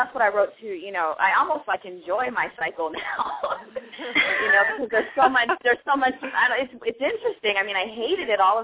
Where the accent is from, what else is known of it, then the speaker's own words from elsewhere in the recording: California, United States; I'm from California. It's like I eat Mexican food, you know.